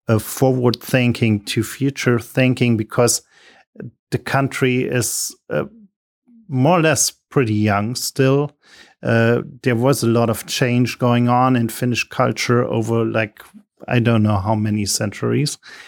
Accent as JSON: {"language": "English", "country": "Germany", "said": "I'm coming from Germany"}